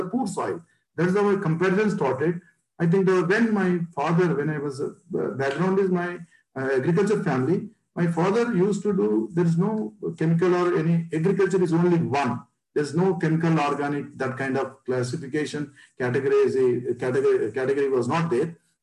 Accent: Adilabad, Telangana, India; English is a second language; I think I am from Adilabad, actually

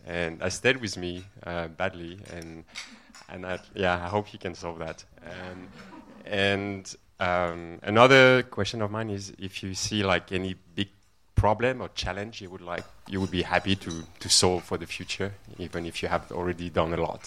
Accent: France; from Europe, France.

